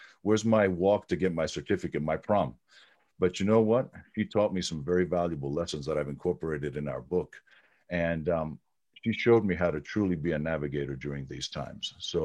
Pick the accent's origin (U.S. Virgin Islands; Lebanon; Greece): Greece; now in United States; I'm actually very Greek from that perspective. So I've traveled around. I come from a multicultural background